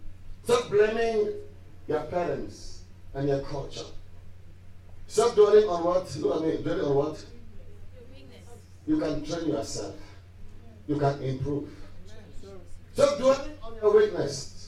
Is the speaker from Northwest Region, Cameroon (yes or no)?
no; Mamfe, Southwest Region, Cameroon; born there; Yeah, listen, I was born in Mamfe in Cameroon. Wasn't my fault. Okay, I was born in Cameroon, Africa.